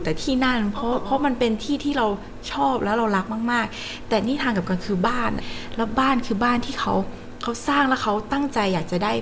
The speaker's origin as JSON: {"language": "Thai", "region": "Mae Hong Son", "country": "Thailand", "tie": "born or raised there", "also_born_or_lived": "Chiang Mai", "said": "บ้านอยู่แม่ฮ่องสอนค่ะไม่แต่ในช่วงตอนสมัยเรียนเนี่ยอยู่เชียงใหม่"}